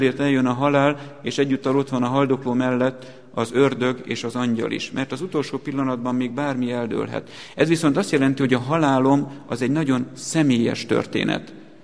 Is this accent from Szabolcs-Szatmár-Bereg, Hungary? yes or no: yes; Szabolcs-Szatmár-Bereg, Hungary; Amikor én kisfiú voltam, egy olyan szabolcsi faluban nőttem fel, ahol akkoriban még volt háznáravatalozás, virrasztás